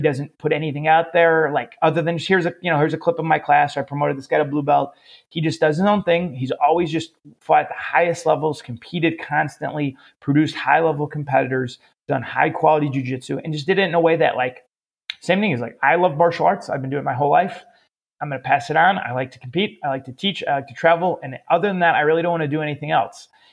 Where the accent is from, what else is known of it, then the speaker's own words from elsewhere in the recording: Chicago, Illinois, United States; I was away from Chicagoland for a few years.